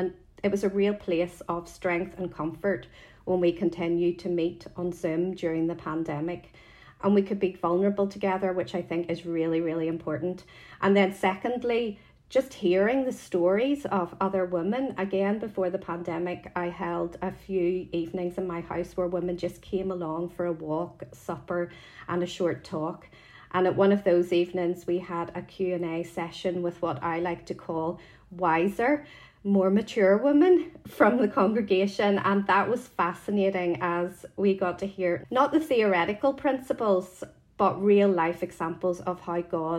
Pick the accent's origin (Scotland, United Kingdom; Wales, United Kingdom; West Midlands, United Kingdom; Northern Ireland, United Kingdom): Northern Ireland, United Kingdom; Belfast; I also have a long-standing connection with Mount Pottinger due to growing up in the Girls Brigade there and becoming an officer there.